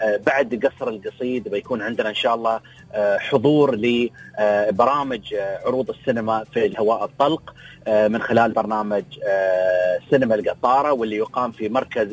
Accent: United Arab Emirates

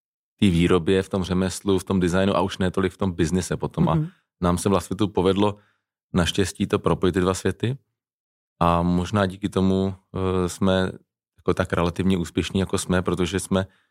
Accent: Liberec, Liberec Region, Czechia; Jsme z Liberce a tak dále.

